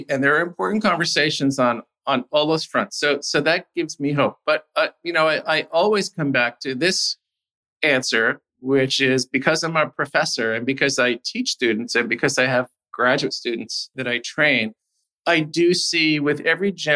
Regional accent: United States; And, you know, as an American, I'm here to tell you, we don't even have those discussions.

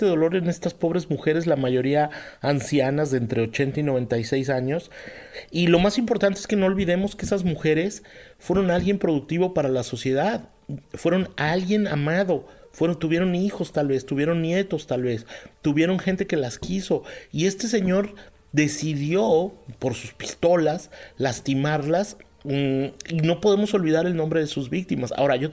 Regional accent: Texas, United States; es que ya no hablo inglés y el español se me está olvidando. Soy un mexicano de Texas o un tejano mexicano, yo ya ni sé. Estoy hecho bolas. Ajá, exacto, un pocho.

